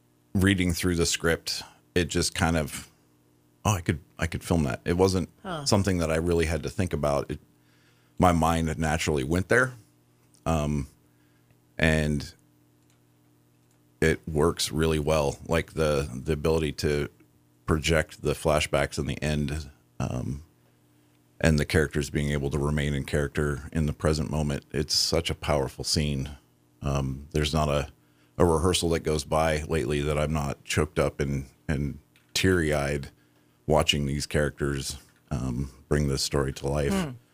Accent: Idaho, United States; I was born and raised in Northern Idaho.

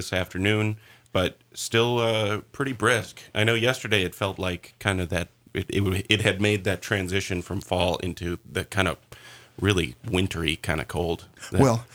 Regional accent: Midwest, United States; We're from the Midwest.

